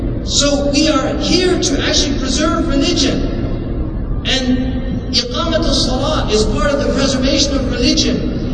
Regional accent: California, United States; I'm from California, I know people in Virginia, we have different laws.

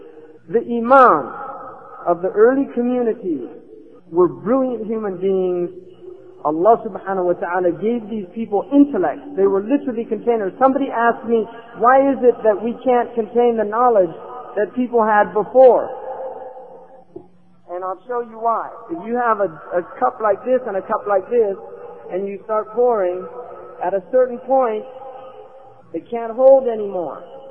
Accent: California, United States; Alright, I'm a Muslim from California.

